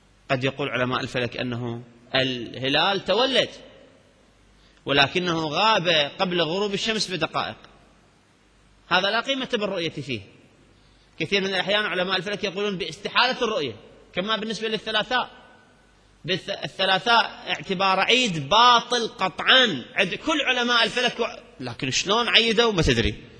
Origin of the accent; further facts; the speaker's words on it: Qatif, Eastern Province, Saudi Arabia; عندنا بالقطيف أو بالمناطق الشرقية من السعودية، وهي مناطق الشيعية في العام الأغلب